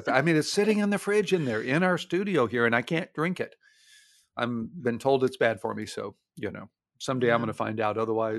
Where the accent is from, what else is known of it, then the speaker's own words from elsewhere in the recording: Houston, Texas, United States; I grew up in Houston, Texas.